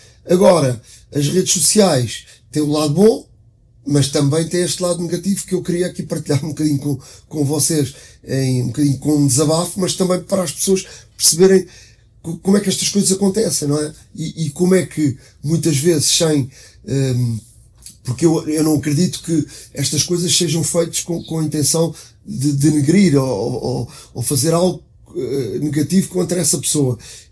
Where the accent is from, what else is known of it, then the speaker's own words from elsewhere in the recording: Portugal; todos nós vamos a qualquer parte do mundo e hoje dizemos que somos de Portugal